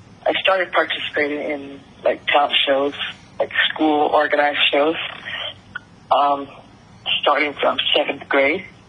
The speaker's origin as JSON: {"language": "English", "town": "Yangon", "region": "Yangon Region", "country": "Myanmar", "said": "So I'm from Yangon, Myanmar, but I just came back after graduating high school to my country"}